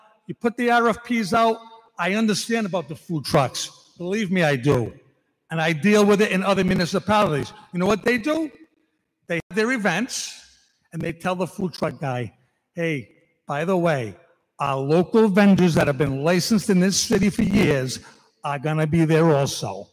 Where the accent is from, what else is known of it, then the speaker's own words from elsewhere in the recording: Warwick, Rhode Island, United States; My father was a lifelong resident. I was brought up in Warwick, the school systems.